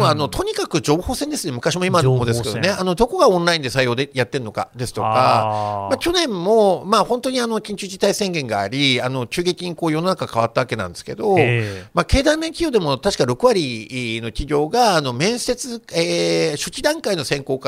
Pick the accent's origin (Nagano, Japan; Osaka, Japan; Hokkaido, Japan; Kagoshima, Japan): Hokkaido, Japan; 僕の地元の北海道大学